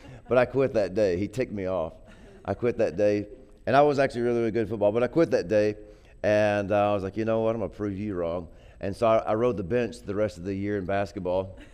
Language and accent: English; Texas, United States; So I grew up in Texas, and Texas football's king, you know.